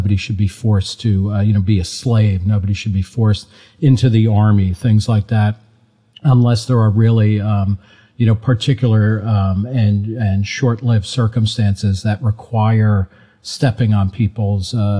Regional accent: New Jersey, United States; I grew up in New Jersey, and New Jersey, I guess, was a little bit more tolerant. But I grew up lower middle class.

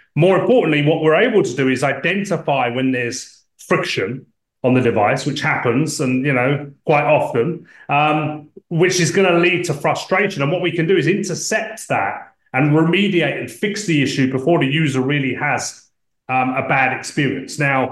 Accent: London, United Kingdom; I'm from London, and I grew up in software.

